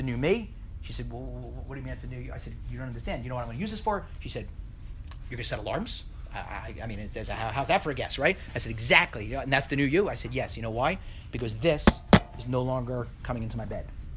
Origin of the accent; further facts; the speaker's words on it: Philadelphia, Pennsylvania, United States; I'm from Philadelphia.